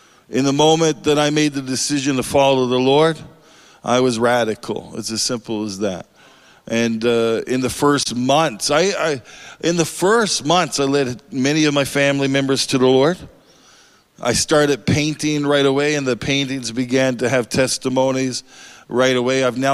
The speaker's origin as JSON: {"language": "English", "country": "Canada", "said": "I come out of Canada. I'm not American, as some of you might have thought, but I'm Canadian."}